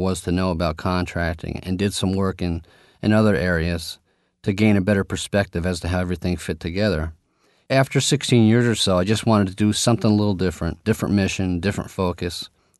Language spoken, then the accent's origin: English; New York, United States; go back to New York, my home state